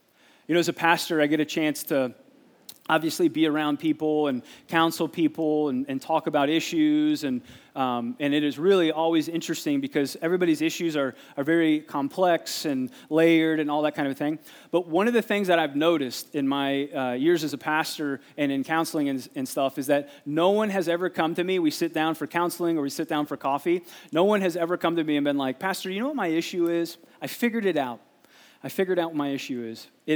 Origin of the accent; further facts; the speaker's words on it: Ohio, United States; also born or lived in Glendale, California; I actually, for my LA Dodger friend, I was born in Glendale, okay, so respect, right? So grew up there, but I grew up in Ohio